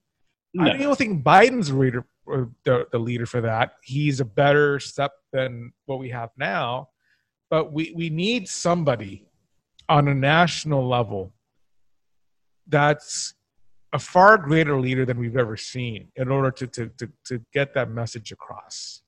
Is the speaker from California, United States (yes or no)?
yes; Cerritos, California, United States; growing up in Cerritos at the time I did, I was exposed to a lot of different cultures